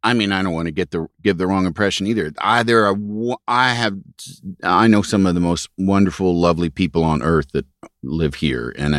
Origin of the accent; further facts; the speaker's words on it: Yorkville, Illinois, United States; I grew up in I grew up in Yorkville, Illinois.